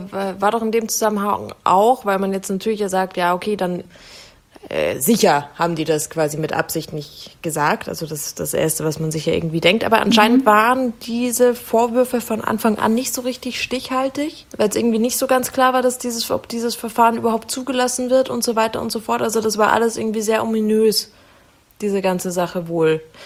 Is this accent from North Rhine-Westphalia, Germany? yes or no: no; Munich, Bavaria, Germany; dass Köhler ein Berliner ist und ich Münchner.